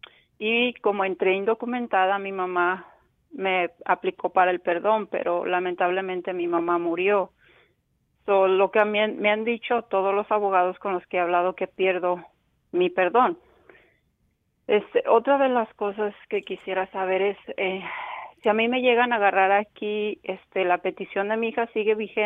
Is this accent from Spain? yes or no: no; Guadalajara, Jalisco, Mexico; De Guadalajara.